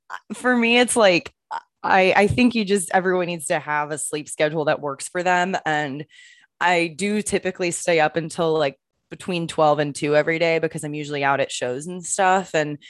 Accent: Round Rock, Texas, United States; I'm from Round Rock, and like the church that I grew up going to and all that stuff, it was founded by all Scandinavian people.

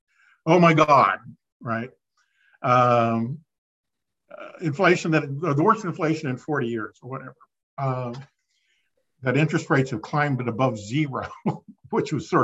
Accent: Kansas, United States; I grew up in Kansas. We had tornadoes daily in the spring, right?

